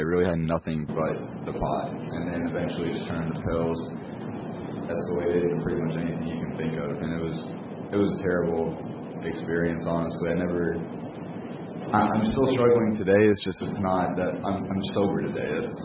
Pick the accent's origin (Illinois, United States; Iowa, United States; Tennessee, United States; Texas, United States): Iowa, United States; West Des Moines; I'm 18. I'm from West Des Moines.